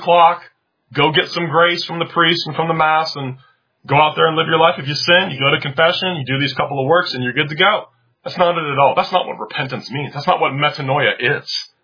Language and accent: English; Cincinnati, Ohio, United States; the kids I grew up with in Cincinnati, you go to confession once a year